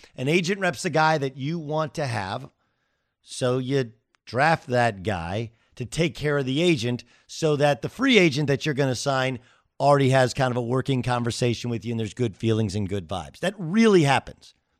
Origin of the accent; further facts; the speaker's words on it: California, United States; I'm from Southern California. They don't have to fly me in.